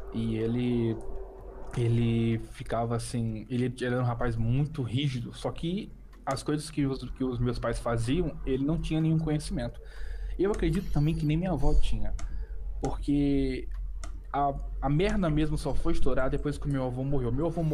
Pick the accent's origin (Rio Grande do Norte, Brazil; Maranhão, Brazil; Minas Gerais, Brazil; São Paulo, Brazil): Rio Grande do Norte, Brazil; Natal; born there; porque quando a minha mãe estava me esperando, a gente já foi para outra cidade, já foi para Natal, Rio Grande do Norte. Então eu nasci realmente no Nordeste, mas a minha irmã nasceu aqui no Rio.